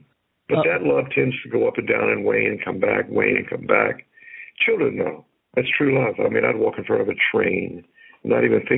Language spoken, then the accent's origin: English; Tarpon Springs, Florida, United States; Basically, Tarpon Springs, with the Greek influence, was a great place to grow up. Plus, if we wanted a big town, we'd go shopping in Tampa, or we'd go hang out on Clearwater Beach and chase women, chase girls. It was just a great way to grow up.